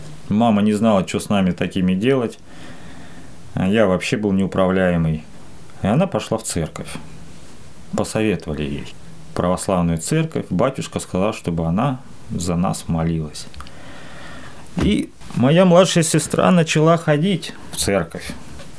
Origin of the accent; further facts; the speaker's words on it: Sasovo, Ryazan Oblast, Russia; also born or lived in Krasnodar; Родился я в Краснодаре. Переехали мы в Рязанскую область города Сасово в 1986 году. Мама у меня не была верующая, отец был атеистом.